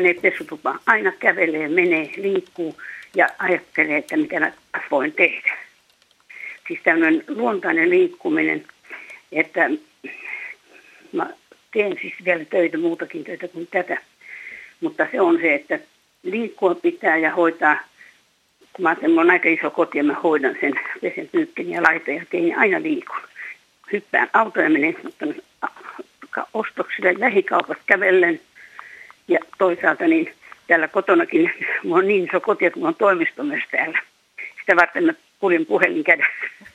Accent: Lahti, Päijät-Häme, Finland; born there; mä olen syntynyt Lahdessa ja elänyt Hiihdossa ja Salparilla olen hiihtänyt.

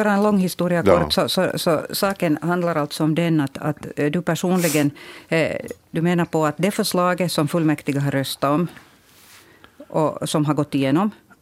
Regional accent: Hanko, Uusimaa, Finland; då ska vi till min hemstad Hangö med vårt exempel idag.

